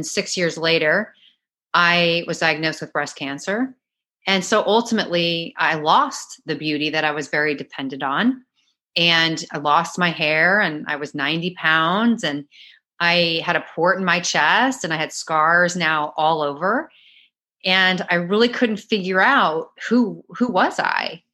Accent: St. Louis, Missouri, United States; moved away as an adult; also born or lived in Chicago / Dallas; now in Miami, United States; I was born in Chicago, but grew up mostly in St. Louis, Missouri. And then after I was 18 and I went to college, I went to university in Dallas, Texas. And I ended up staying in Dallas for about 23 years

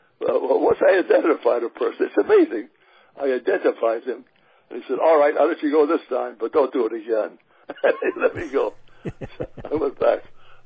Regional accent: San Antonio, Texas, United States; moved away as an adult; Well, I grew up in the South, in San Antonio, Texas, and I saw discrimination, and it shocked me.

